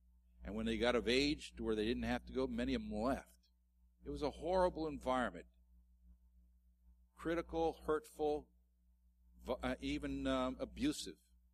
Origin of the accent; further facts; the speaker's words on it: Ireland; Because I'm Irish doesn't mean I have a can blow up and have a tantrum.